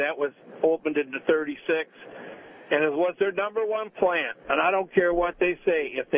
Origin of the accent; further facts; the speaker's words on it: Michigan, United States; now in Chicago, United States; I'm really from Michigan, but I'm sitting in Chicago. I work a part-time job because I'm a retired auto worker.